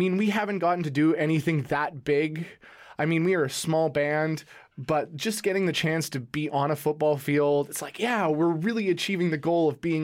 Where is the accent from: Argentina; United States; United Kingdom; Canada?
Canada; Langley, British Columbia; I grew up in Langley, which is a suburb of Vancouver, for my entire life.